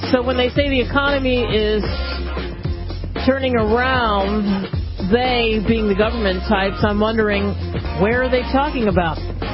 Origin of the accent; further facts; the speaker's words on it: Northeast, United States; now in Dallas, United States; Oh, no. I grew up in the Northeast. I'm an Eagles fan.